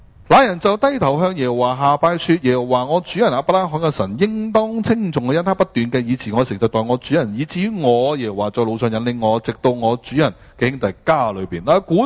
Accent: China; 我係中國人

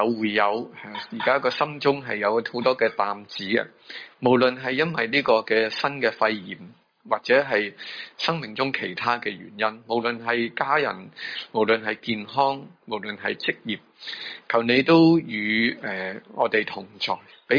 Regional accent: Hong Kong; 我哋香港人喺呢个时间呢都会觉得呢个世界好多嘅阴霾

